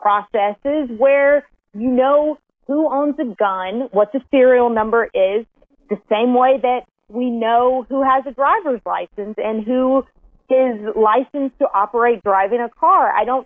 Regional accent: Mississippi, United States; You know, I grew up in Mississippi. I grew up around guns.

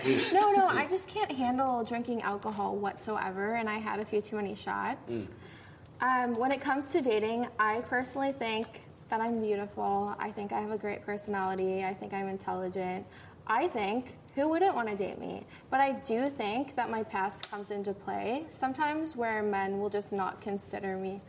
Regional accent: Chicago, Illinois, United States; I'm from Chicago

